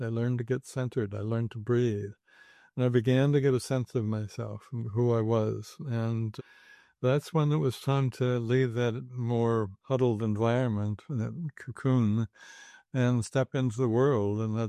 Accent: Northwest, United States; because I grew up in the Northwest, you know, clamoring through the woods and playing and everything.

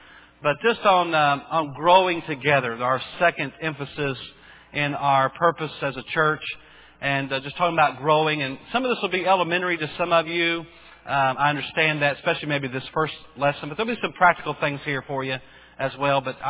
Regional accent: Bowie, Texas, United States; born there; And March 4th, 1974, I was born in Bowie, Texas, one of the greatest cities in the entire world.

